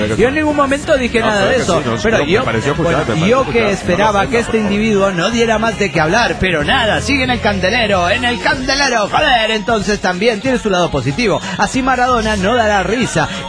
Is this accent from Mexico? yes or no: yes; Guadalajara, Jalisco, Mexico; de Guadalajara, Jalisco, México.